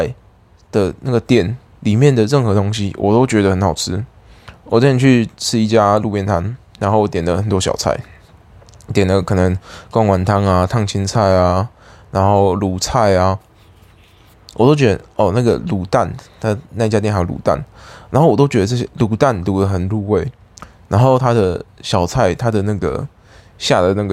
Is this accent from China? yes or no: no; Eastern Taiwan, Taiwan; 我是东部的孩子